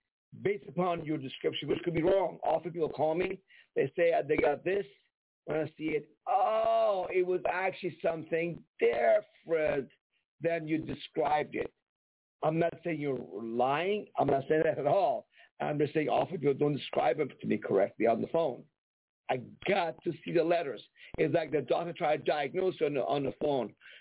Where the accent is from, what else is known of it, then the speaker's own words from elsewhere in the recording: Iran; English is a second language; But it's English. I'm from Iran. If I can understand these letters in English, so could you.